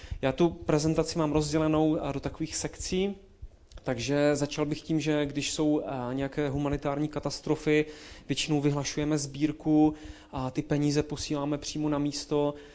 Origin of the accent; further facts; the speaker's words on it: Olomouc Region, Czechia; now in Havířov, Czechia; jsem z Havířova, teda respektive bydlím v Havířově. Původně jsem z Prostějovska